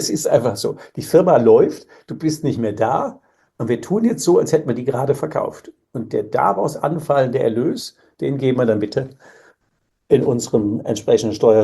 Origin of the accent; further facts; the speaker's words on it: Koblenz, Rhineland-Palatinate, Germany; wir kommen ja beide aus dem Rheinland, du aus Bacharach und ich aus Koblenz, also wir könnten noch so ein bisschen rheinländisch, ich kann ja auch relativ gut Kölsch